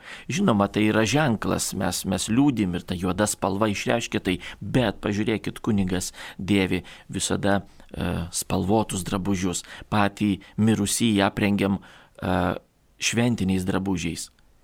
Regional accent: Kaunas County, Lithuania; kilę mes esam iš Jonavos rajono ir ten nu, mes ne vieni, ten daug yra mūsų tokios pavardės, reiškia, kilę iš Jonavos rajono.

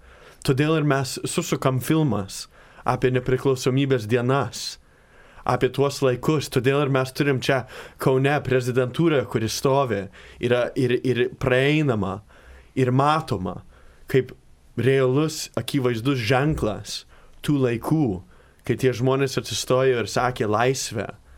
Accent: United States; Aš esu iš Amerikos.

